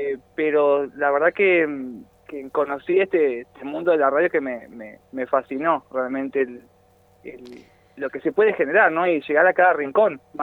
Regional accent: Trelew, Chubut, Argentina; also born or lived in Lanús; en Buenos Aires. Viví muy poquito tiempo, tengo muy poquitos recuerdos de Buenos Aires, pero sí, nací allá y después a los años nos vinimos para el sur, en Trelew, donde más viví.

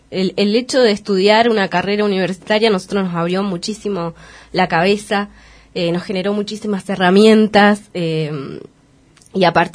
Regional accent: Esquel, Chubut, Argentina; No, yo soy nacida y criada aquí en Esquel.

